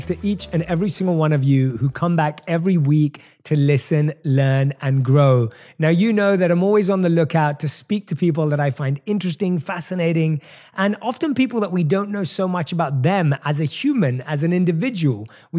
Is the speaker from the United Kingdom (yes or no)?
yes; London, United Kingdom; my wife and I, both from South Asian backgrounds, were born and raised in London.